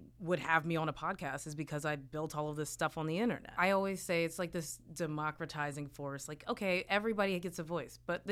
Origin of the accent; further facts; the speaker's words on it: Kentucky, United States; It's like, but it's also the funny thing where when I grew up in Kentucky, you know, like people would say as if he was Jesus, he died for racism.